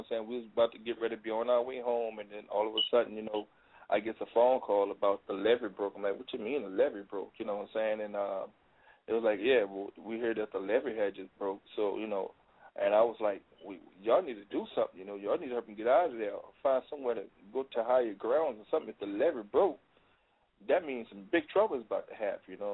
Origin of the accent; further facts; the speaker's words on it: New Orleans, Louisiana, United States; I'm like, you know, I'm a big legend in my hometown of New Orleans, Louisiana.